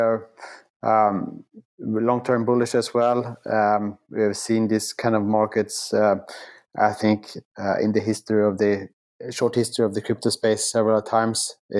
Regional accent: Sweden; moved away as an adult; also born or lived in New York / Singapore; now in Melbourne, Australia; back in my home country of Sweden and in Asia.

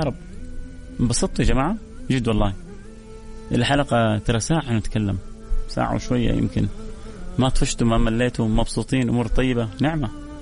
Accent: Saudi Arabia; كان أجمل معلقين عندنا في السعودية محمد رمضان وإبراهيم وزاهد قدسي

